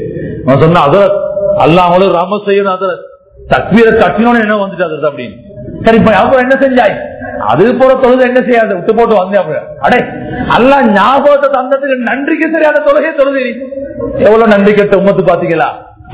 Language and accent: Tamil; Sri Lanka; born there; போன வருஷம் எங்களுக்கு நான் ஒரு இலங்கையன் சொல்றதுக்கு எனக்கு தைரியம் இல்லை, உங்களுக்கும் தைரியம் இல்லை. சொன்னாங்க நீங்க எல்லாம் வந்தா மறத்தான்னு சொன்னாங்க. ஏன் சொல்லுறா, நாங்க இங்க இல்லையா, என்னோட அப்பா வேறையா, பாப்பா வேறையா, நான் இங்க பிறந்தவன் அப்பா, என் பாஸ்போர்ட் இலங்கையில நீக்குது